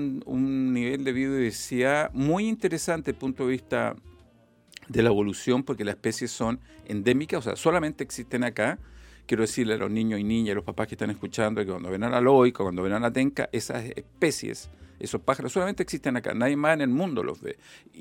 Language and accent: Spanish; Santiago, Santiago Metropolitan, Chile; nosotros somos de Santiago, llegamos con mi familia, Sofía y mis dos hijos, Ama y León, acá. Hace 5 o 6 años